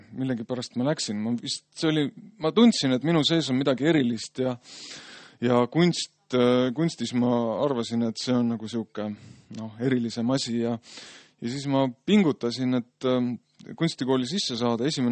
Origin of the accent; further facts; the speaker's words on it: Jõgeva, Jõgeva County, Estonia; Nüüd ma olen pärit Jõgevalt Palamuse kandist